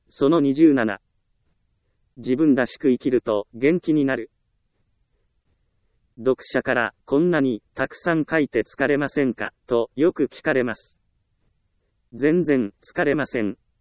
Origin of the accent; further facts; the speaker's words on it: Ehime, Japan; 私は愛媛県で生まれ、厳しい親元で育ちました。